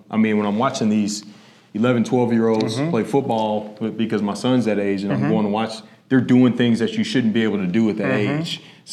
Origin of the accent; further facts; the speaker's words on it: Lake Charles, Louisiana, United States; When I was young, I grew up in Lake Charles, Louisiana